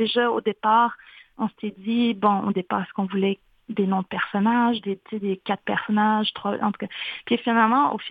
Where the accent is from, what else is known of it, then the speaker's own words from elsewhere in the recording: Pessamit, Quebec, Canada; j'ai l'impression d'être chez moi à Pessamite.